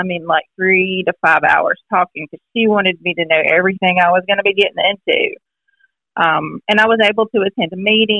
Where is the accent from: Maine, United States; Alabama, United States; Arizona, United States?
Alabama, United States; Florence; now in Killen, United States; We moved to Killen, my husband and I, almost 14 years ago. I grew up in Florence in that area